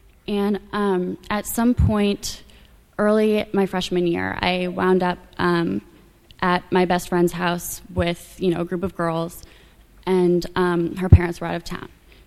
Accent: Berkeley, California, United States; I'm from Northern California. I grew up in Berkeley, and from a pretty young age, I was always a really shy little kid

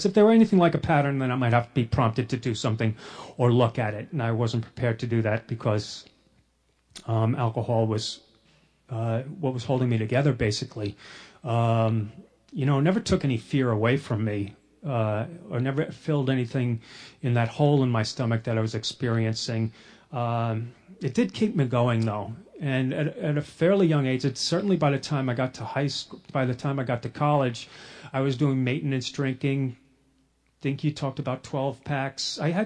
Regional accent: Bronx, New York, United States; You know, I was born in the Bronx. I went to high school in the Bronx, so a lot of my drinking story takes place in the Bronx in those years.

